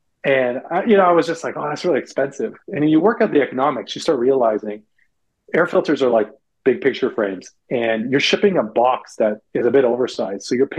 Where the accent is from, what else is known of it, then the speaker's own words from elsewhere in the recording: Toronto, Ontario, Canada; now in California, United States; I'm from Canada originally. I grew up in Toronto near the Great Lakes.